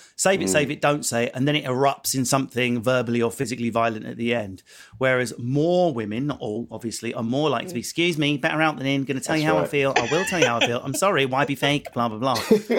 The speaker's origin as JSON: {"language": "English", "region": "East of England", "country": "United Kingdom", "said": "So Kel, seeing as I'm from Essex, that's now your name."}